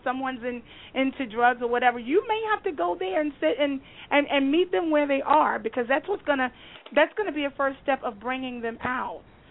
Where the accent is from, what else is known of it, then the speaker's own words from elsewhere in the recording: Virginia, United States; I'm originally from Virginia, born and raised, but my husband's from Brooklyn